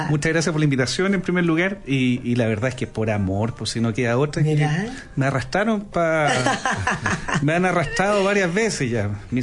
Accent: Concepción, Biobío, Chile; Yo, de hecho, crecí en una galería en Concepción

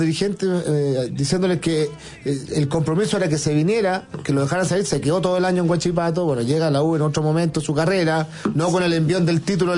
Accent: Uruguay; Siendo uruguayo, todo lo que quieras, pero pesan igual.

